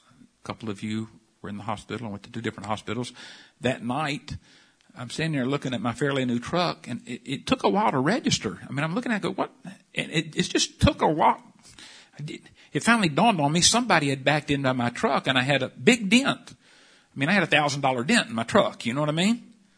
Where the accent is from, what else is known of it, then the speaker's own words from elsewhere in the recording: Houston, Texas, United States; I'm a preacher from Houston.